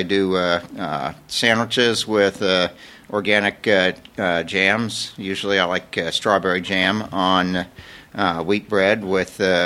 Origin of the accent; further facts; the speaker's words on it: Athens, Ohio, United States; now in Fairborn, United States; No, I grew up in Athens, Ohio, but I'm retired Air Force, and my last assignment was Wright-Patterson Air Force Base.